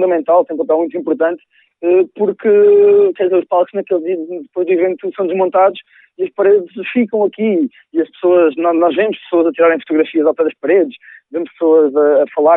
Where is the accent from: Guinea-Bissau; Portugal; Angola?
Portugal; Figueira da Foz, Centro; grande parte da equipa organizadora, inclusive eu, somos da Figueira, não é?